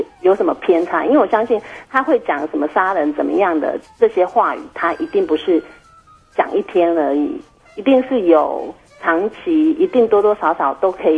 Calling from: Kaohsiung, Taiwan; 我是高雄的

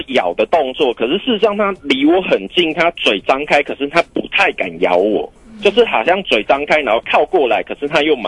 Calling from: Taipei, Taiwan; 我是来自台北的

